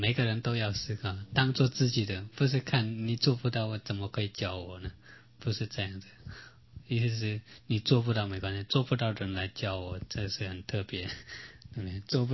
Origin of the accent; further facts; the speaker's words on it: Taiwan; 我们台湾人那么喜欢吃